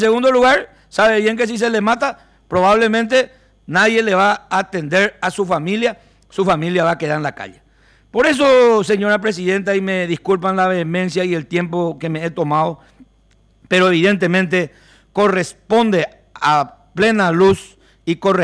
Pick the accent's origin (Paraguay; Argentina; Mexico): Paraguay; Al final todos somos ciudadanos paraguayos